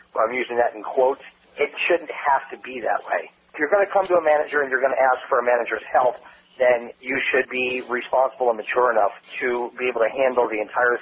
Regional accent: New York City, New York, United States; now in Atlanta, United States; Originally, I'm from the Bronx.

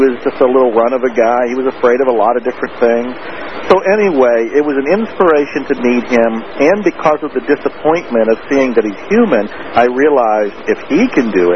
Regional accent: Niles, Ohio, United States; moved away as an adult; now in Austin, United States; I'm originally from Niles, Ohio.

